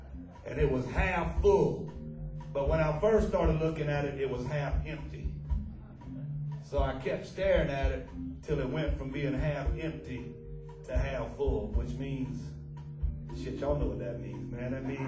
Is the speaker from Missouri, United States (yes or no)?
no; Florida, United States; I'm from Florida. I don't sweat.